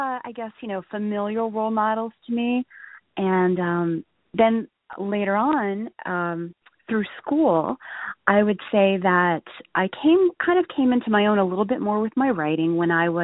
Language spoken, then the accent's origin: English; Toms River, New Jersey, United States; Well, I grew up in Toms River mostly. So, you know, that does make me, I guess, a pretty authentic Jersey girl.